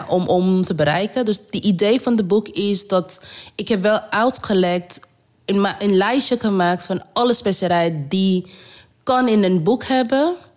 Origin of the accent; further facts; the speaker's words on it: India; Dutch is a second language; now in Netherlands; Maar ook dat ik kom uit India.